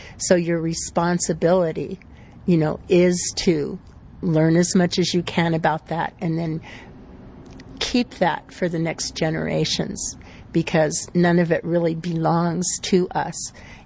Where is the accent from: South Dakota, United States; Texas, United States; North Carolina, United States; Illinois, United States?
South Dakota, United States; I'm not a New Mexican. I'm from South Dakota, but I've been living here for over 20 years.